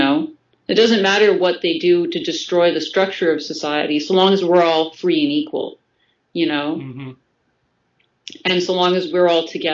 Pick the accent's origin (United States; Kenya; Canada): Canada; Well, see, I'm actually from Canada, so I don't have an experience of Common Core.